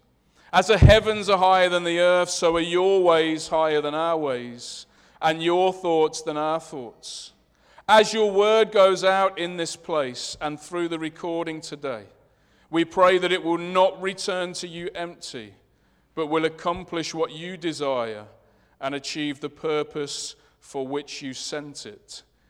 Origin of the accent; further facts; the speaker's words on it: Leicester, East Midlands, United Kingdom; accent: Leicester; I'm aware of my Leicester accent. It might be confusing.